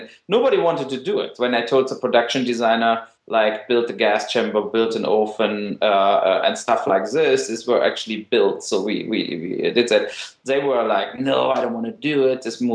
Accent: Germany; Growing up in Germany, and I'm born in 65

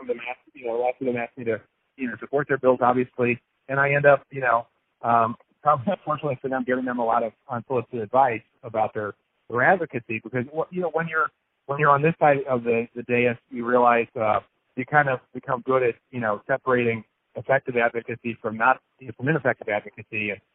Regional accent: St. Louis, Missouri, United States; I had, you know, canvassed and gone door to door where I grew up in St. Louis

